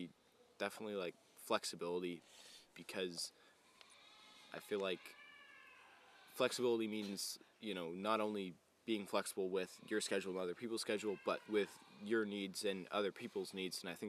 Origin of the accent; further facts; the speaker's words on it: Meadow Vista, California, United States; I'm from Meadow Vista, California, and I've been coming to camp since 2012.